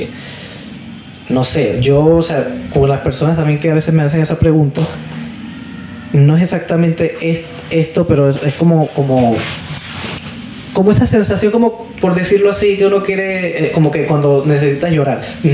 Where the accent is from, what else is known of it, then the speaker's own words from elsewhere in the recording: Peru; now in Chile; luego llegué acá a Chile, bueno, de Perú fue una buena respuesta